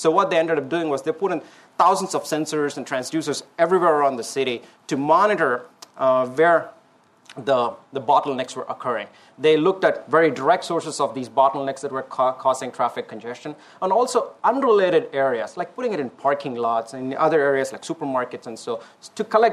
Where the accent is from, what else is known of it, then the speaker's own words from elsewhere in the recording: India; I'm from India and come from a country of deep traditions.